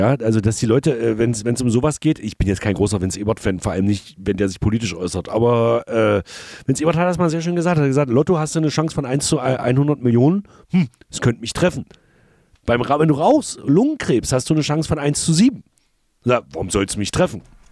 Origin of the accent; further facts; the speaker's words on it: Baden-Württemberg, Germany; accent: Swabian; wenn ihr aus Baden-Württemberg kommt und euch mein schwäbischer Dialekt aufregt